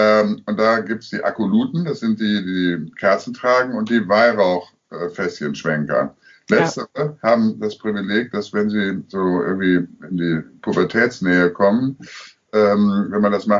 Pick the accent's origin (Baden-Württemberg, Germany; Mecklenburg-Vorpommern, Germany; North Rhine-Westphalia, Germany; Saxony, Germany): North Rhine-Westphalia, Germany; Münster; ich komme aus Münster, bekanntermaßen eine katholische Stadt. Ich bin auch katholisch erzogen